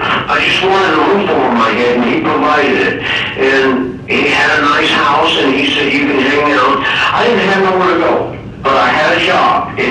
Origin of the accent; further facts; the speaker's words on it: Oregon, United States; also born or lived in Tri-Cities, Washington; I'm from Oregon.